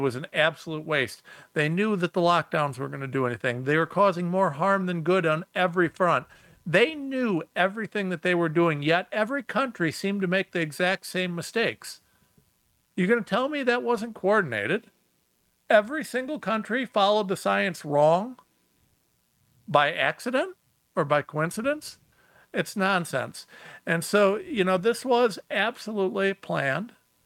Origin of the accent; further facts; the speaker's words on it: Ohio, United States; God, I'm a nobody from Ohio.